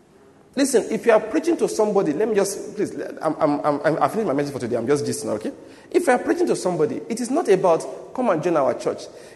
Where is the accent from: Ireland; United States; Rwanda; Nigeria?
Nigeria; When I was born in Nigeria, then when I was young, when I was in secondary school, people used to say I look like a Ghanaian. I know what that means. It means I'm very fair.